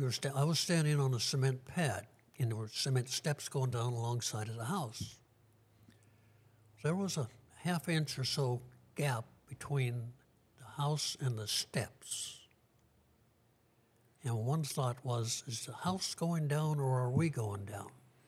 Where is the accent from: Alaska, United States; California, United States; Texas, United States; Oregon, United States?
Alaska, United States; Kodiak; Well, I was born and raised here in Kodiak. I was born July 9th, 1944.